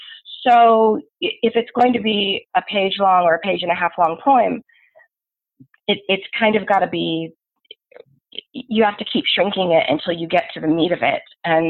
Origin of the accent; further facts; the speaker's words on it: the South, United States; it had never occurred to me really growing up in the South, I don't have a lot of access to like LDS history